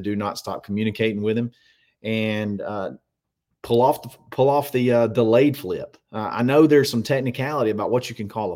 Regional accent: Brewton, Alabama, United States; from Bruton, Alabama. That's my hometown, so that's awesome.

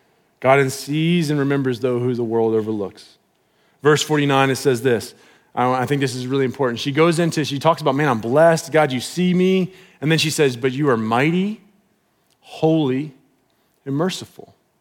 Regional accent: United States; And I know as an American, we see that, we're like, whoa, are you calling yourself blessed?

